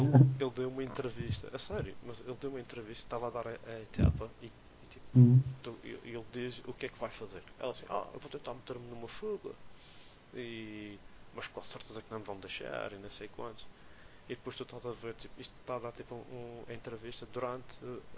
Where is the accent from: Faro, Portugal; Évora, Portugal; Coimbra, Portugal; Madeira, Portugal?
Madeira, Portugal; Como somos madeirenses